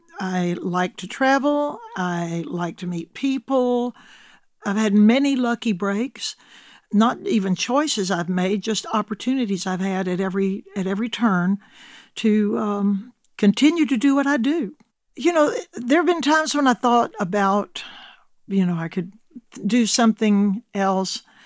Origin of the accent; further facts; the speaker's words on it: Louisiana, United States; You know, I grew up in Louisiana on the Gulf Coast at a time when the biggest stars in music were piano players.